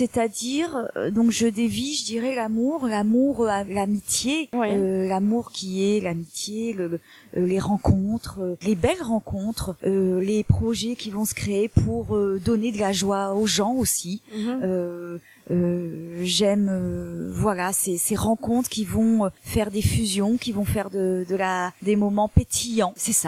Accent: Réunion, France; also born or lived in Libreville, Gabon; J'ai fait mes premières années au Gabon, à Libreville. Et puis ensuite, j'ai grandi à La Réunion.

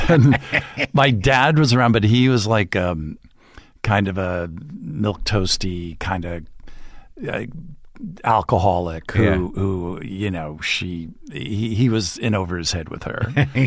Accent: Montvale, New Jersey, United States; On the New York border, Montvale, small town I went to.

